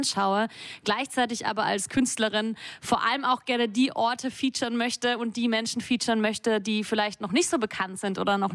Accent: Austria; moved away as an adult; now in Germany; Da muss ich als Österreicherin natürlich sagen, das Laufen, Urösterreicherin, die vor 10 Jahren hierher gekommen ist

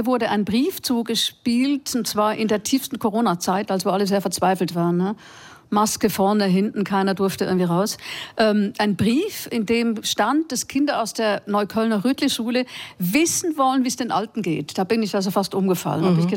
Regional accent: Switzerland; now in Germany; in Berlin, in Brandenburg und auch in der Schweiz, wo ich herkomme.

